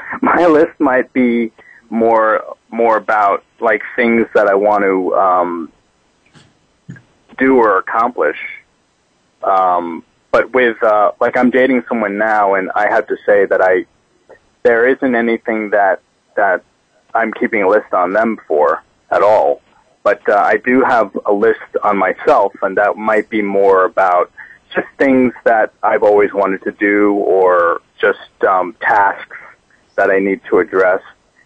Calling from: Islandia, New York, United States; Right now I'm in Islandia. I'm on Long Island. I'm at work.

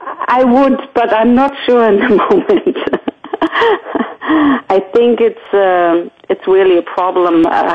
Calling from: Hamburg, Germany; From Hamburg.

